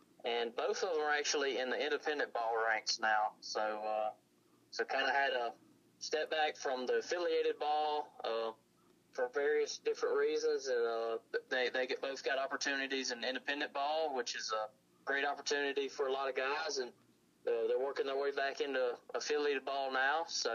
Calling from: Punta Gorda, Florida, United States; I'm out here. I am coming from Punta Gorda, Florida.

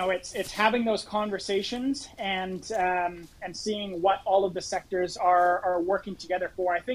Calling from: British Columbia, Canada; As I mentioned, I'm coming from British Columbia, Canada here.

